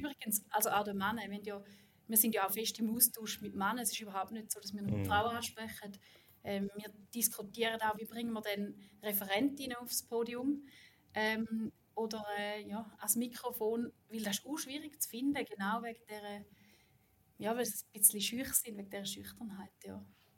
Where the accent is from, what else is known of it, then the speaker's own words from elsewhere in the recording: Thurgau, Switzerland; ich bin im Thurgau aufgewachsen, total auf dem Land. Bis Bauernkind